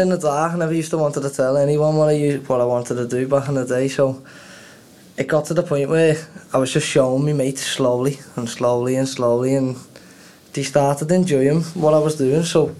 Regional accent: Liverpool, North West England, United Kingdom; Well, I'm from Everton. So a place called Langey on Everton. I grew up there, and I ended up staying there till I was about 18, and then my mum moved out, well, up to Warrington. So from there, I ended up staying in Liverpool for 2 years

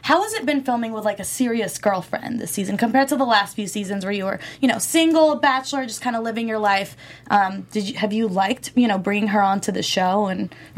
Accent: Iraq; I'm Middle Eastern as well. And just to see, you know, other people, I'm not Persian, but I'm from Iraq

